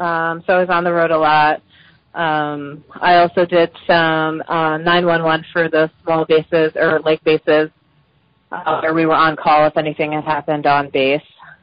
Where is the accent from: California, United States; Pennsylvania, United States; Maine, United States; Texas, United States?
Pennsylvania, United States; now in Bethlehem, United States; I grew up in the Poconos, but I live in Bethlehem now.